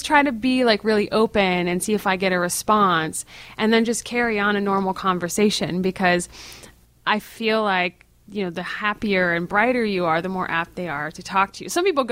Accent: New England, United States; Well, I'm I'm from New England, and so there's lots of places near me.

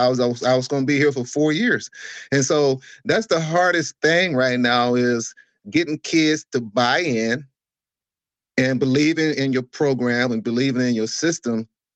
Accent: Waterloo, South Carolina, United States; I'm from Waterloo, South Carolina. Oh. Lawrence is where I went to high school.

